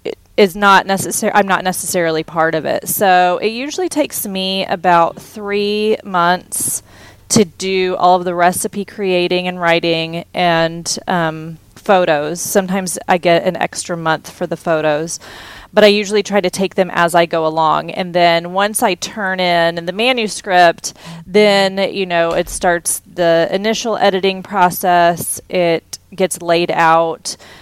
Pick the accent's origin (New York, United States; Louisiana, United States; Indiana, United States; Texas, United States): Texas, United States; Houston; How do we get like all the things that I grew up in Houston eating